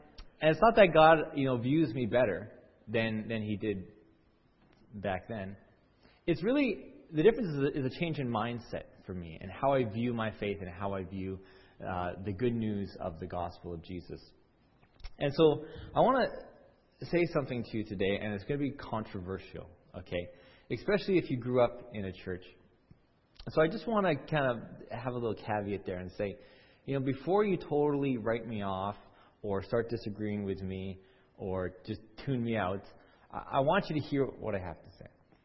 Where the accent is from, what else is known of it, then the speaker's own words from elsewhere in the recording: Alberta, Canada; I'm from Alberta, if you didn't know